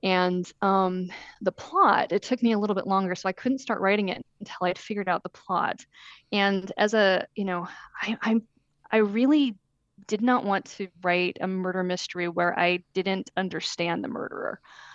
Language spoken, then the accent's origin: English; United States; now in Italy; As an American living there, I wasn't confronted with it on a daily basis, but people who live there really are. I think we're sort of shielded a little bit as Americans living there.